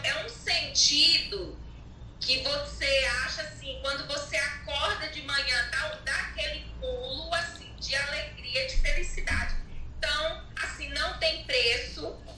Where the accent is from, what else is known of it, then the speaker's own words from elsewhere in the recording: Batalha, Alagoas, Brazil; now in Conchas, Brazil; eu sou da cidade de Batalha, Alagoas, no interior. E hoje eu estou morando, eu nasci lá, né? Eu sou alagoana. E eu moro aqui no interior de São Paulo, em Conchas. Então, assim, eu falo que eu sou pedigree, sou nordestina